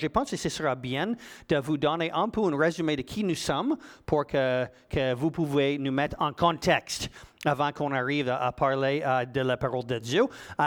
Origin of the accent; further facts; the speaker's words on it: United States; French is a second language; now in Canada; Je suis né aux États-Unis, j'ai grandi aux États-Unis, par contre de souche canadienne. Mes parents étaient de l'Ontario, alors j'étais le petit Américain dans la famille en grandissant aux États-Unis.